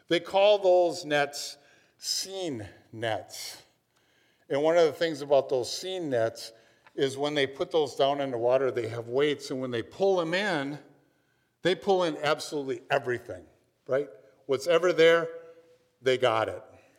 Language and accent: English; Minnesota, United States; I mean, I grew up fishing. I'm from Minnesota.